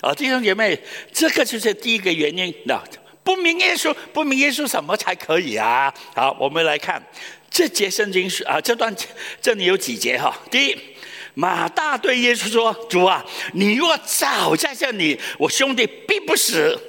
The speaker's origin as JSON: {"language": "Chinese", "region": "Guangdong", "country": "China", "said": "我们广东人说什么"}